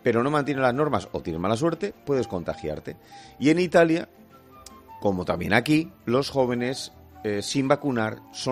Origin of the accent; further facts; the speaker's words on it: Bilbao, Basque Country, Spain; inundaciones que ha habido en mi tierra, concretamente en Bilbao.